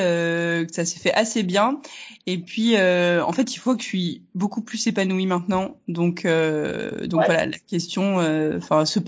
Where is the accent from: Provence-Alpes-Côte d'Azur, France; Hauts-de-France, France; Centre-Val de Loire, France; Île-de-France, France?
Hauts-de-France, France; je viens des Hauts-de-France. Enfin, j'ai habité pendant 15, 20, ouais, presque 20 ans